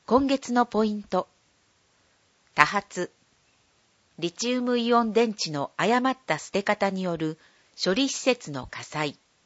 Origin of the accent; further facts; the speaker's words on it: Hiroshima, Japan; 私は生まれも育ちも広島県内で、山や川、海に恵まれた広島が大好きです。